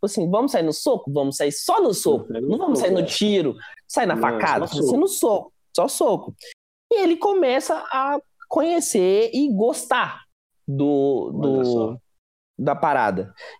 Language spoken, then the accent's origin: Portuguese; Belo Horizonte, Minas Gerais, Brazil; eu sou de BH e tal